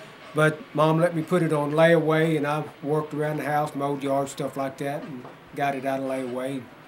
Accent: Madisonville, Kentucky, United States; now in Morton's Gap, United States; I'm originally from Madisonville. I currently reside in Morton's Gap.

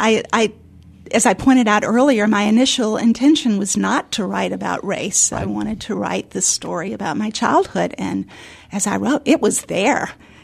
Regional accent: the South, United States; accent: Southern; being a Southerner in a different part of the country, I had a Southern accent.

